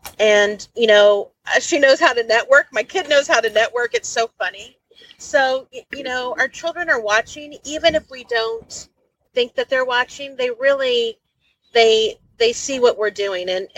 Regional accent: Louisville, Kentucky, United States; moved away as an adult; also born or lived in Pittsburgh; now in Cherry Hill, United States; I moved from Louisville when I was married to Pittsburgh, and then we moved to New Jersey, to Cherry Hill, New Jersey. I am no longer married, but I still live in New Jersey.

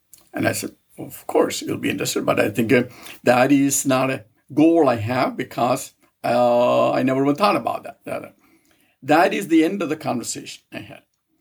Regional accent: Kerala, India; I was several thousand miles away from my home state where I grew up. And I grew up in the southern part of India, a state known as Kerala.

